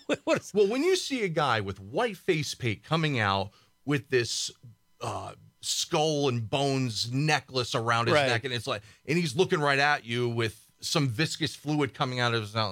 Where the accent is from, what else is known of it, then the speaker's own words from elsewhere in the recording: East Coast, United States; I'm from the East Coast as well.